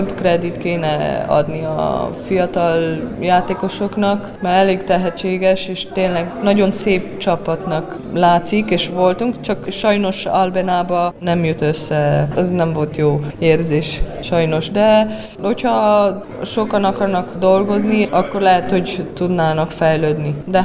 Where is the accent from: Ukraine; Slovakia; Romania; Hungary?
Romania; Arad, Arad County; Sosem felejtjük el, ahonnan származunk, úgyhogy Arad végül is az első otthonom. És ott vannak a barátaim, szüleim, Arad az a szívemben van.